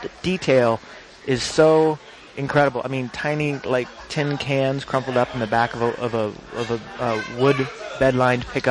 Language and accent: English; Santa Fe, New Mexico, United States; when I was a kid growing up in Santa Fe at the county fair, they would have carnival rides, and they don't anymore.